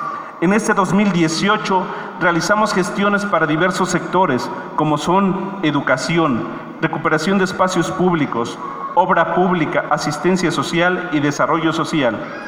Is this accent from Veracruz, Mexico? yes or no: yes; Jalacingo, Veracruz, Mexico; Aprovecharé este tiempo que Dios y el pueblo de Jalacingo me dio para servirle a mi tierra.